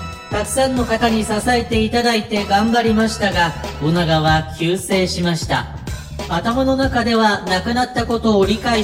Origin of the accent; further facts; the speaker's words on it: Okinawa, Japan; 私たち沖縄県民を愚弄して押しつぶそうとする。